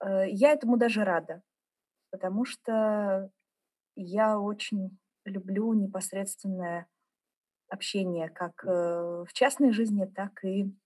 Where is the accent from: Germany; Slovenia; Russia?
Germany; first language German; Russian is a second language; Дело в том, что я выросла в Германии, поэтому немецкий язык для меня родной.